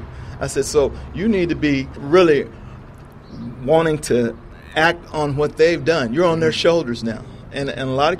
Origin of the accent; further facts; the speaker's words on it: North Little Rock, Arkansas, United States; also born or lived in Northwest; I grew up in North Little Rock, and I actually attended church down the street from Little Rock Central, but it was not until moving away, living somewhere in the Northwest for 15 years, and then eventually coming back to Arkansas